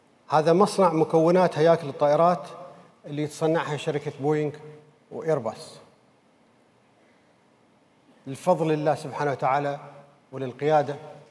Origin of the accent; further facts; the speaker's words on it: United Arab Emirates; ولكن الميزة الثانية اللي أنا كإماراتي أفتخر فيها